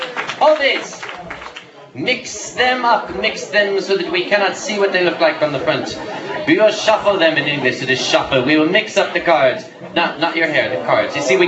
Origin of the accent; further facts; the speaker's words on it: United States; And I'm an American.